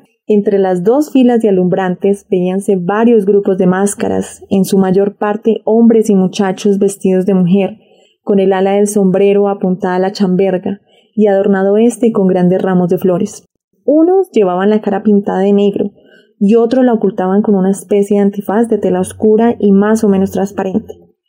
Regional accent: Santa Rosa de Viterbo, Boyacá, Colombia; Hoy hablaré de una de las tradiciones en época navideña en mi pueblo natal, Santa Rosa de Viterbo.

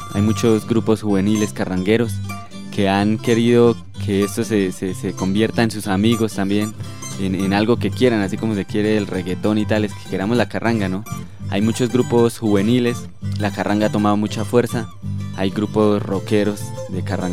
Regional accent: Boyacá, Colombia; nos llamen boyacos, boyacenses, del interior, de la tierrita, porque eso somos esos, y no debe darnos pena de que somos boyacos, boyacenses

